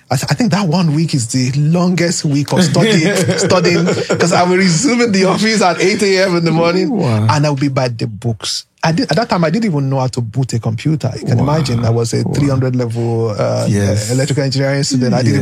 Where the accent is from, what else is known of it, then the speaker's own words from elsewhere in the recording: Ilorin, Kwara, Nigeria; I grew up in Ilorin. I was born in Ilorin, Kwara State.